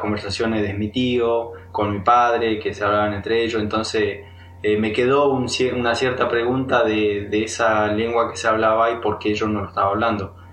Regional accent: El Pantanoso, Río Negro, Argentina; born there; Yo nací en un lugar que se llama El Pantanoso, que queda hacia el sudeste de Bariloche. Y queda a unos 35 kilómetros donde se ubica la comunidad Cañumil, que es la cual pertenezco, donde nacieron mi papá y donde se criaron mis padres, mi madre

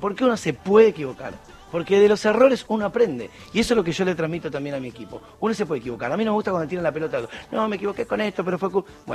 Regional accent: Caseros, Buenos Aires Province, Argentina; born there; now in Zona Norte, Argentina; yo nací en Caseros y a mí la cosa de barrio me encanta

